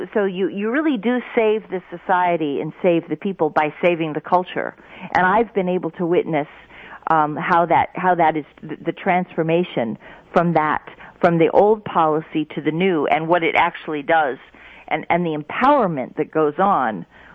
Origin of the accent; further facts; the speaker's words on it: Alaska, United States; I grew up in Alaska